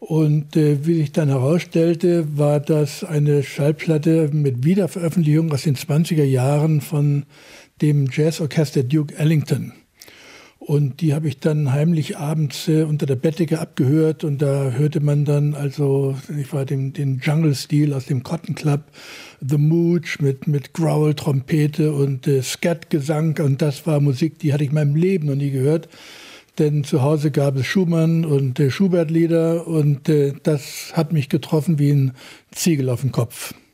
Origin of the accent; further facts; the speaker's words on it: Hamburg, Germany; born there; Ich bin zwar in Hamburg geboren, aber meine Eltern kommen aus anderen Teilen Deutschlands.